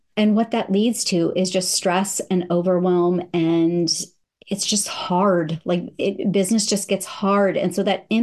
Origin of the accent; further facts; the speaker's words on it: San Diego, California, United States; also born or lived in San Francisco; So I am currently living in North Carolina, but I grew up in California, San Diego and San Francisco.